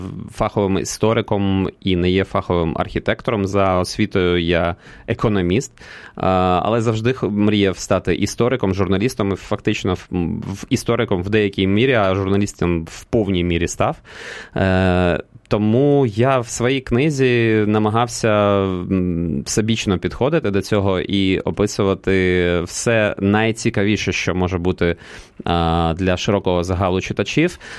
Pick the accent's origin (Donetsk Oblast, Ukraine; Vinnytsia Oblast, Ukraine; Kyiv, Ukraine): Kyiv, Ukraine; я киянин, я живу в Києві.